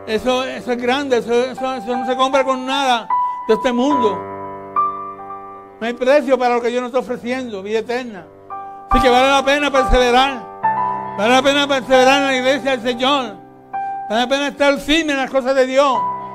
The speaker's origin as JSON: {"language": "Spanish", "country": "Puerto Rico", "said": "Sí, yo soy de Puerto Rico."}